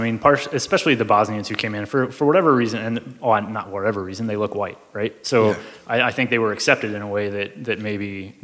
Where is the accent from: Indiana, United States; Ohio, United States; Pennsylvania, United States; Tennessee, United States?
Indiana, United States; I grew up in Indiana, which is attracting a lot of Hispanics.